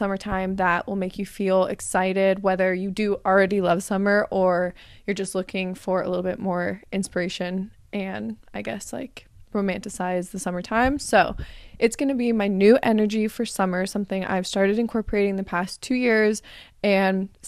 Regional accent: Arizona, United States; I grew up in Arizona, so it's extremely hot and you just don't really do much in the summertime in Arizona.

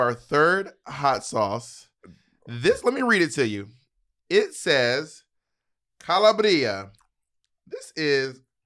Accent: New York, United States; I'm from New York.

